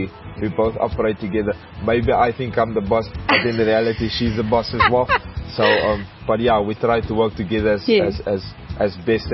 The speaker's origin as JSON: {"language": "English", "town": "Cape Town", "region": "Western Cape", "country": "South Africa", "tie": "born or raised there", "also_born_or_lived": "Pretoria", "moved": "yes", "said": "as a kid growing up in Cape Town, playing for Western Province, then leaving the home, going to Pretoria. I was in Gauteng for about 10 years."}